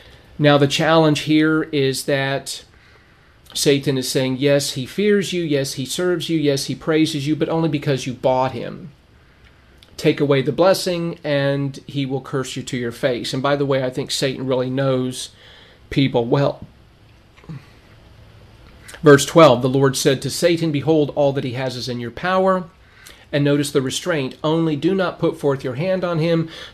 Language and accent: English; Lancaster, California, United States; I grew up in Southern California, Lancaster area. We had tumbleweeds everywhere.